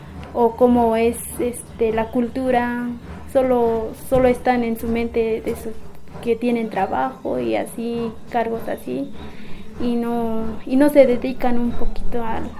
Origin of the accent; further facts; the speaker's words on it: Chiapas, Mexico; soy de Bochilte, Wixtán, y tengo 26 años.